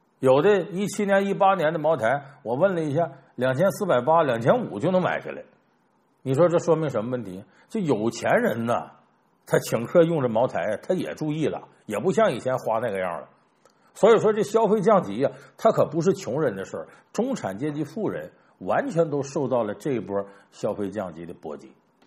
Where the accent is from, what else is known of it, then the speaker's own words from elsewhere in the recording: Harbin, Heilongjiang, China; 我还记得就是我老家哈尔滨